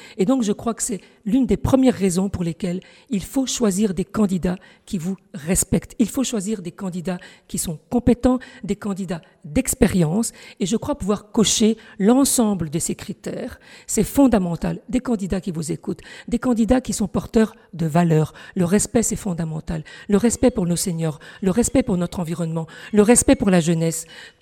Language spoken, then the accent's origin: French; France; moved away as an adult; also born or lived in Casablanca, Morocco; Je suis née à Casablanca, au Maroc, sur le continent africain. J'ai grandi en France, j'ai effectué toute ma scolarité depuis la maternelle jusqu'à l'université.